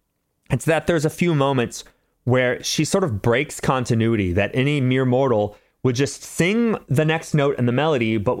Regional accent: San Diego, California, United States; I'm from San Diego, dude. There was so much country music when I was a kid.

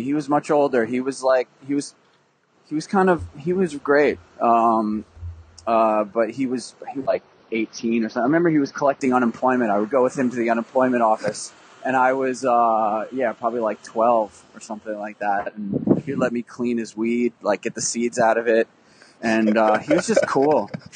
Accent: Rockaway Beach, New York, United States; I grew up in Rockaway Beach in New York, and they have the rock song. So that was sort of on the radar, too.

